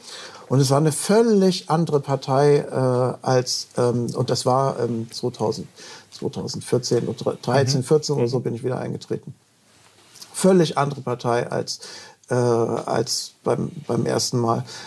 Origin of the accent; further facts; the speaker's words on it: East Germany, Germany; gewisse Ideale, die wir alle als Ostdeutsche in der Schule gelernt haben